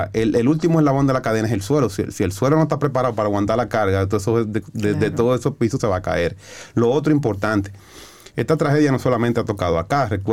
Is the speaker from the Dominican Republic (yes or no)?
yes; Dominican Republic; como dominicanos nosotros tenemos una característica que somos muy solidarios.